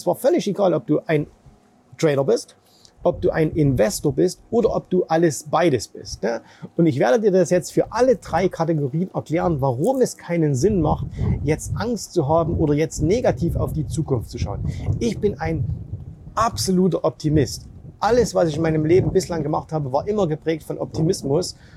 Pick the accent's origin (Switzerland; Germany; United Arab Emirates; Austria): United Arab Emirates; Dubai; Also ich bin nach wie vor hier auf den Malediven, da kriegt man das nicht so mit. Da ist alles sehr, sehr entspannt. Aber natürlich auch in meiner Heimat Dubai ist viel Unsicherheit